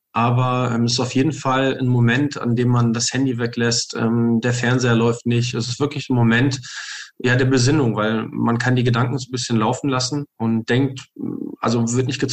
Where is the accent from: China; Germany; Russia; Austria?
Germany; Frankfurt, Hesse; Ich bin ja gebürtiger Frankfurter und das hat mich nicht so ganz losgelassen.